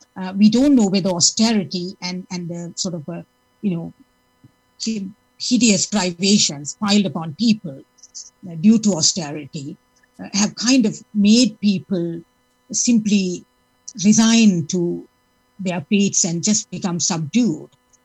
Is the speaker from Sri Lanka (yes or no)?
yes; Sri Lanka; now in United Kingdom; I am a South Asian myself. I'm from Sri Lanka, came here as a refugee in the mid-80s